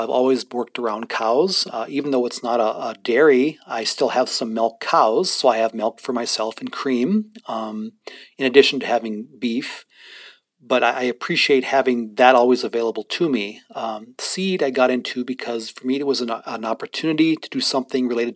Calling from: Standing Rock, United States; I'm currently speaking from Standing Rock

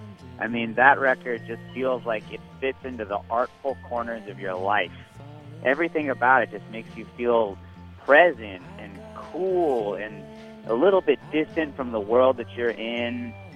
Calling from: Chicago, Illinois, United States; I'm calling from Chicago, Illinois. I'm 26 years old.

